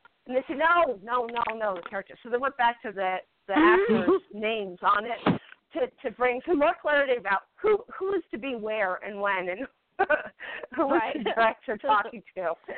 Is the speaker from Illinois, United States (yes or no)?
no; Santa Fe, New Mexico, United States; My hometown is Santa Fe, New Mexico.